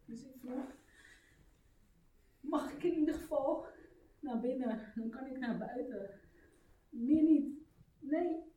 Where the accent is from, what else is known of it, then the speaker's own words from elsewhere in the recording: Costa Rica; En ik kom uit Costa Rica. Dit is mijn Costa Rica.